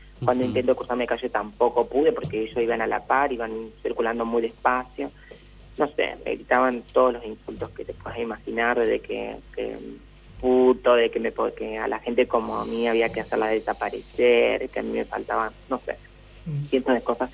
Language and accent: Spanish; Nogoyá, Entre Ríos, Argentina; Soy de Nogoyá. Sí. Vivo acá, actualmente trabajo acá.